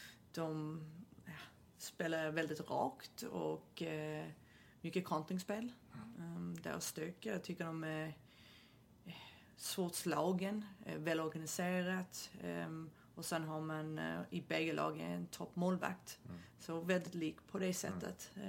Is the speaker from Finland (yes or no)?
no; New Jersey, United States; Swedish is a second language; Jag är uppväxt i New Jersey och spelar och pluggat universitet i New Jersey.